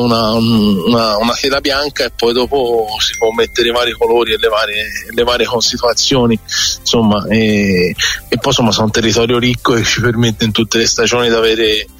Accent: Tuscany, Italy; Io vengo da Mugello, quindi da una zona di confine, quindi sa Bologna vicino

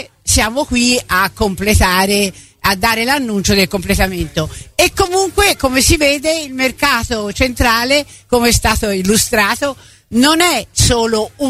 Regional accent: Florence, Tuscany, Italy; come fiorentina sono affezionata. Io vivo da 50 anni nel centro storico

